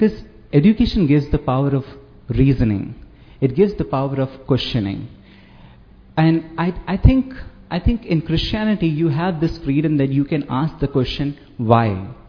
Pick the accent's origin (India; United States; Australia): India; I am from India. In India, Christians are minorities. We are only 3%.